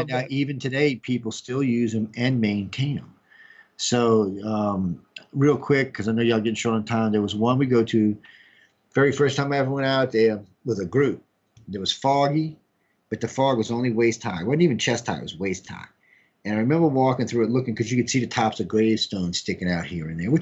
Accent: New Orleans, Louisiana, United States; first off, I'm a UFO chaser, not a ghosty chaser, even though I grew up in New Orleans chasing ghosts.

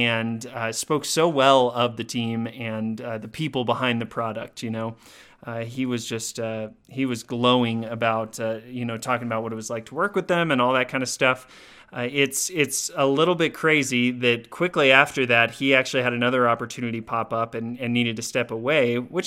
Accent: Dallas, Texas, United States; So I grew up in Dallas, Texas, and so we'll go down. My parents are still down there

